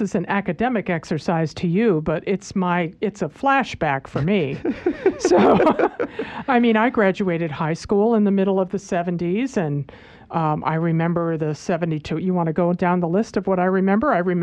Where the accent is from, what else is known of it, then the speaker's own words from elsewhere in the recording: Connecticut, United States; I grew up in Connecticut